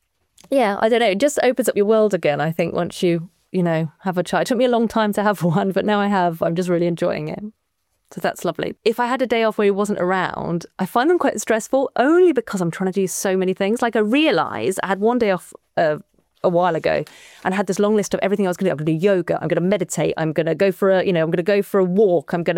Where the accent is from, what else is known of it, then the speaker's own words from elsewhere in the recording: East of England, United Kingdom; I'm from Norfolk, right? And the sea in Norfolk is, you know, it's the North Sea. It's a bit bleak.